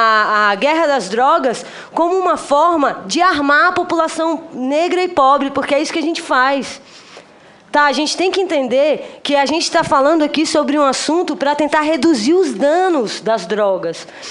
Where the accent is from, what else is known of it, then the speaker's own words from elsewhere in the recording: Brasília, Federal District, Brazil; eu venho de uma cidade satélite de Brasília que é periférica, né? Eu sou moradora do Riacho Fundo 1.